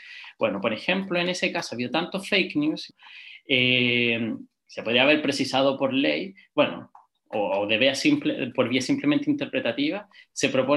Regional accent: Chile; dicen que es bien curioso que en Chile, quizás por nuestro legalismo, queremos siempre dejarlo todo como muy claro, todo por escrito.

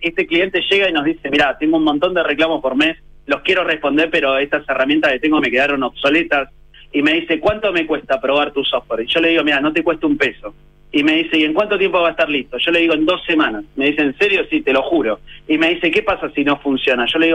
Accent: Argentina; now in Chile; Me nota todavía lo argentino. Hace 4 años que llegamos a Chile

